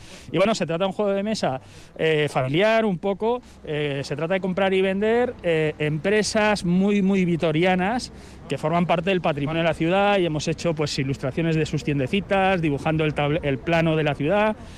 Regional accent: Barcelona, Catalonia, Spain; El 2% soy yo, porque vengo de Barcelona, que se me ocurrió.

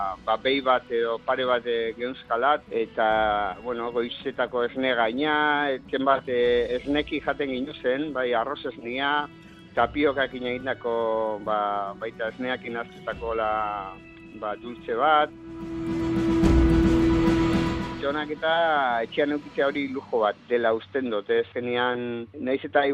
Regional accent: Bergara, Basque Country, Spain; Bergarako Osanguren baserrian jaio nintzen

